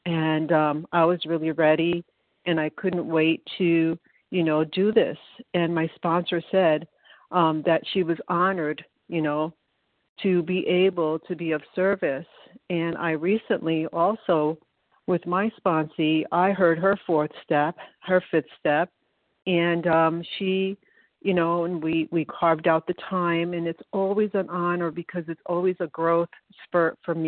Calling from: New York, United States; from New York.

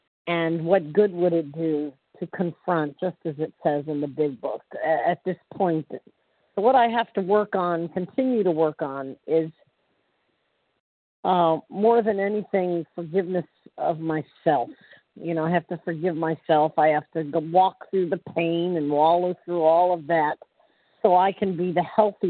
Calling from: Florida, United States; Central Florida.

